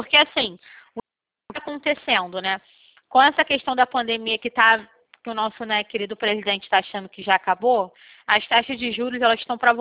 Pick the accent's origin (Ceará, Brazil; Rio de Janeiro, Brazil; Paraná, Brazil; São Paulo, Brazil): Rio de Janeiro, Brazil; Eu sou aqui do Rio.